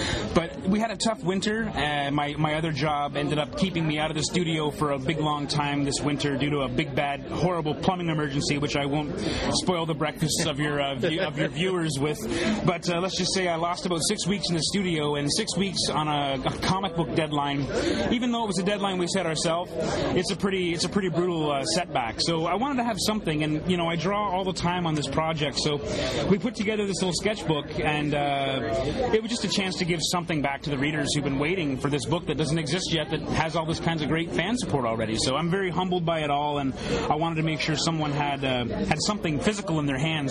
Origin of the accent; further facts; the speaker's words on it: St. Catharines, Ontario, Canada; I grew up in St. Catharines, and most of my friends who grew up ended up moving to Welland and buying houses there.